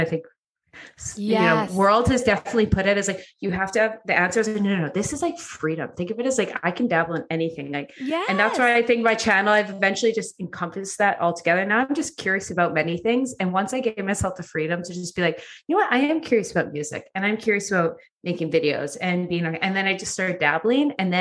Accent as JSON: {"language": "English", "town": "Edmonton", "region": "Alberta", "country": "Canada", "tie": "born or raised there", "also_born_or_lived": "Vancouver / Toronto", "said": "I grew up in Edmonton, which is very much like married, have kids, settle down in your lifetime job by 25. And when I moved to Vancouver and Toronto, everyone's single at 35."}